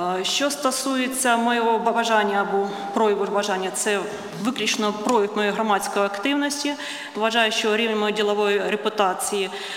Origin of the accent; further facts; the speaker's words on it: Kharkiv, Kharkiv Oblast, Ukraine; незважаючи на те, що я з Харкова і змогла прибути вчасно на це засідання